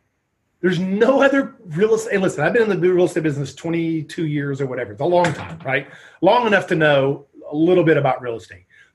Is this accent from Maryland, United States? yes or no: no; Indiana, United States; I'm from Indiana, right? My nephew is back in Indiana, killing it right now.